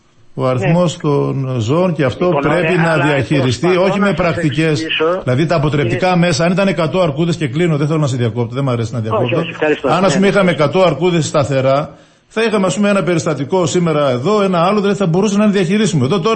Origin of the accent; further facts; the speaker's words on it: Kalochori, Greece; Και τώρα στο Καλοχώρι, προσέξτε, στο χωριό μου, καθημερινά μία αρκούδα